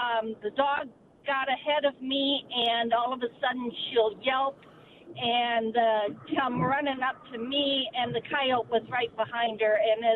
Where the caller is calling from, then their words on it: Rice Lake, Wisconsin, United States; I am calling from Rice Lake, Wisconsin.